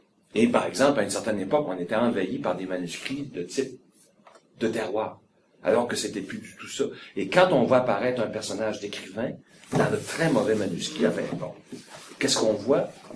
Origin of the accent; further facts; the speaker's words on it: Shawinigan, Quebec, Canada; Moi, j'ai la chance d'avoir grandi à Shawinigan, et puis il y avait dans, en fait j'ai grandi à Almaville en haut, puis à Almaville en bas